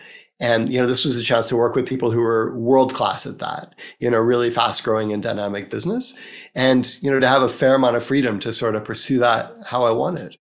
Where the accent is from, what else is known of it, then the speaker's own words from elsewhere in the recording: United States; It's even weirder for me because, as you can plainly hear, I'm American, and most Americans don't have passports